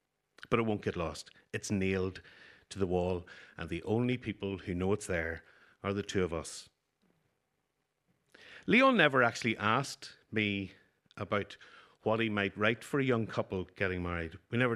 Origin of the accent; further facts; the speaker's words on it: Newry, Northern Ireland, United Kingdom; because I'm from Newry and my wife is from Derry